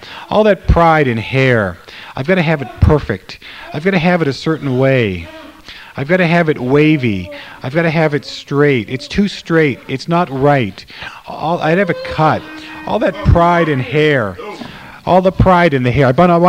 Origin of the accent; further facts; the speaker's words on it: Ukraine; now in United States; Ukrainian pride, American pride, Ukrainian pride. I'm from Ukraine.